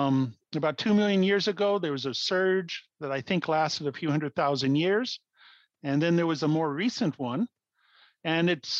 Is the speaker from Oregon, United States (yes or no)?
yes; Portland, Oregon, United States; Oh, yes. I grew up in the Portland area. I often puzzled about these features.